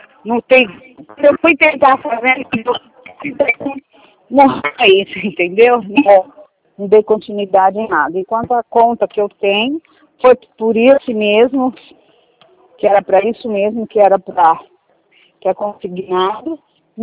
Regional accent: Atibaia, São Paulo, Brazil; Não, eu sou de Atibaia.

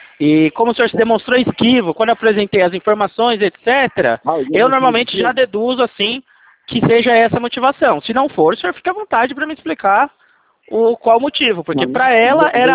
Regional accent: São Paulo, Brazil; Não, eu sou do interior de São Paulo.

